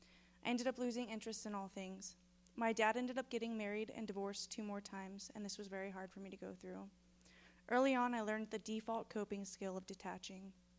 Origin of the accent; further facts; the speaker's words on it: Florida, United States; I'm 30 years old, and I was raised in South Florida.